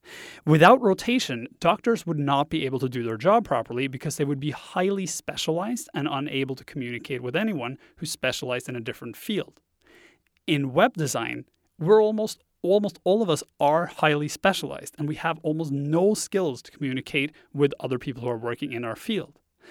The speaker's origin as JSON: {"language": "English", "country": "Norway", "tie": "born or raised there", "second_language": "English", "moved": "as an adult", "said": "I grew up in Norway. I spent the first 22 years of my life there. So English is my second language, which you will hear as this podcast progresses."}